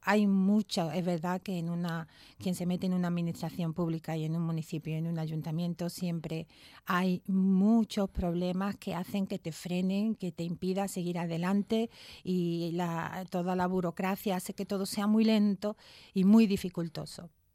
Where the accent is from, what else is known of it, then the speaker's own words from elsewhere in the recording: Puerto Real, Andalusia, Spain; Soy de Puerto Real, nacida allí.